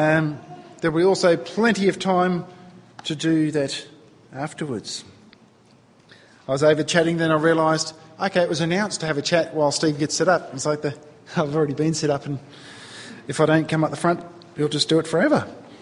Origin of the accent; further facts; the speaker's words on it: New South Wales, Australia; also born or lived in Victoria; I'm from Victoria. When I'm from Victoria, grew up in New South Wales